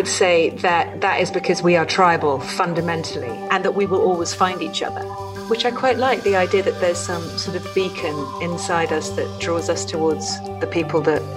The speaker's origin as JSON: {"language": "English", "region": "England", "country": "United Kingdom", "lives_now": "California, United States", "said": "We're both English transplants in California, and there is no one better to explore the wonder and opportunity of America with, while also being nostalgic for the rain and a proper cup of tea."}